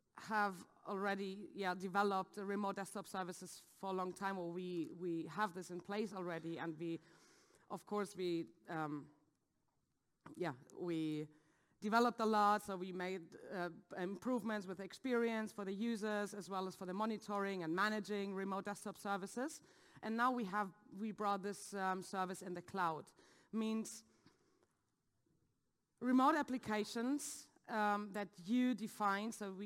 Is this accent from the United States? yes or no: no; Germany; I'm from Germany.